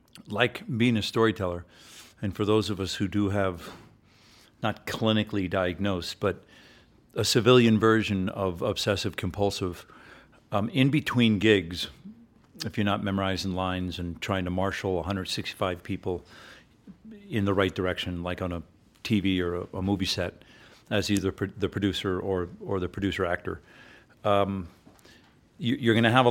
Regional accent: New York City, New York, United States; also born or lived in Short Hills, New Jersey; I grew up first in New York City, and then we moved up and down the Eastern Seaboard, and then Dad finally settled in Short Hills, New Jersey, which is this beautiful suburb of New York.

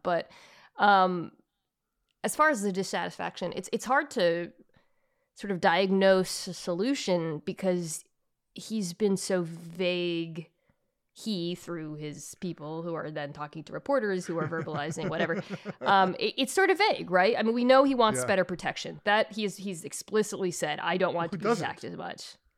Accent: Omaha, Nebraska, United States; born there; I was born in the state of Nebraska. I was born in Omaha at Offutt Air Force Base.

